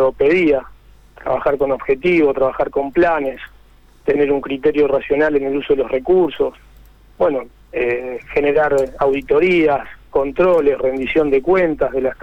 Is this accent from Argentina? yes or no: yes; Santa Fe, Argentina; born there; Somos nacidos en pueblos vecinos, en Lenubes, yo en la Bordeboy, al sur de la provincia de Santa Fe, en el departamento General López. Estudiamos juntos en la Universidad Nacional de Rosario, Ciencias Políticas.